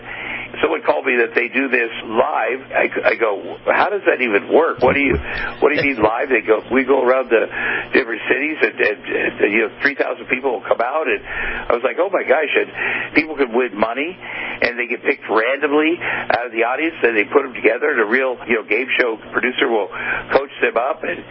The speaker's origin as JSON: {"language": "English", "town": "Tubal", "region": "Iowa", "country": "United States", "tie": "born or raised there", "said": "when I grew up in Tubal, Iowa, as a single father, you know, he went to work and he came home"}